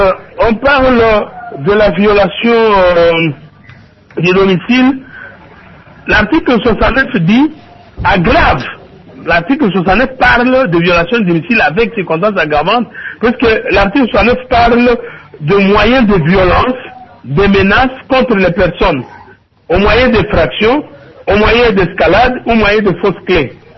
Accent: DR Congo; Chez nous en RDC

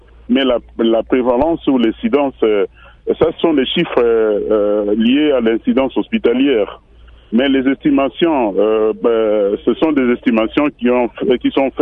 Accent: DR Congo

